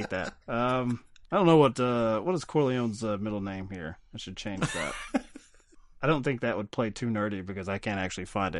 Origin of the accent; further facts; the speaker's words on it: Kentucky, United States; that's just something, you know, growing up in Kentucky.